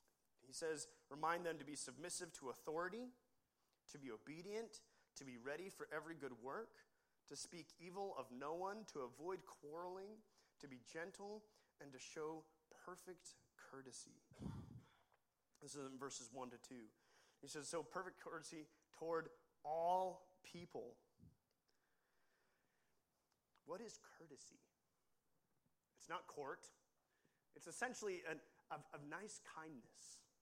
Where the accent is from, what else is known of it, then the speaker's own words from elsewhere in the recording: United States; now in Australia; And I realized, oh, Australians are much more submissive to authority than I am as an American.